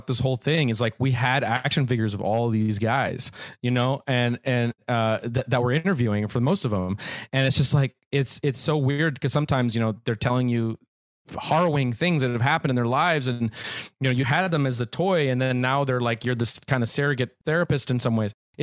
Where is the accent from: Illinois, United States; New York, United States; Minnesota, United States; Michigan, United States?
Minnesota, United States; Minneapolis; We're all from Minneapolis.